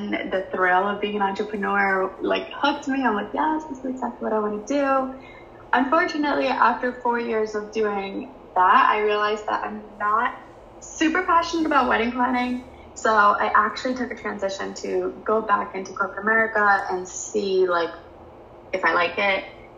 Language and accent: English; New Jersey, United States; So I am born and raised in New Jersey, and I have always wanted to be an entrepreneur my entire life.